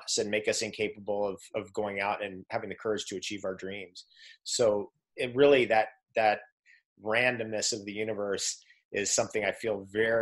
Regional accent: Iran; first language Farsi; English is a second language; now in United States; 79, we had to flee the country basically. And so we came to live 100% of the time in America. But my first language was actually Farsi, not English. And I still speak Farsi, at least a little bit.

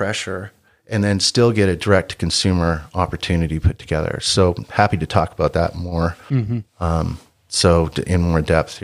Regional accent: California, United States; we're not really big city people, even though we're from Southern California.

